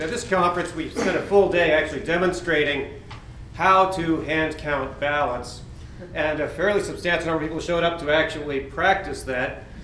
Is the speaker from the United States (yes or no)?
yes; Colorado, United States; from Western Colorado.